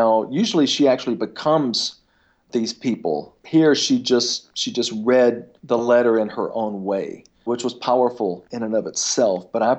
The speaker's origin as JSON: {"language": "English", "town": "Macon", "region": "Georgia", "country": "United States", "tie": "born or raised there", "said": "I grew up in Macon. I was raised in the northern suburbs, went to a segregated school, went to an all-white country club."}